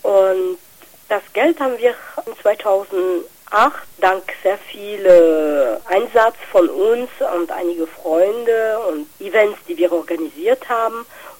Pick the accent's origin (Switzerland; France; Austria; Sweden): France; western France; German is a second language; now in Germany; ich komme aus Frankreich. Also ursprünglich aus Westfrankreich.